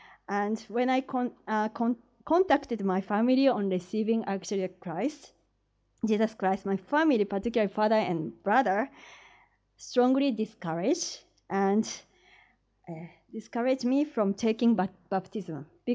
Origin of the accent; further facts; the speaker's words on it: Kyoto, Japan; after returning from Kenya to Kyoto, that was my hometown in March 94, I was with family for 1 year.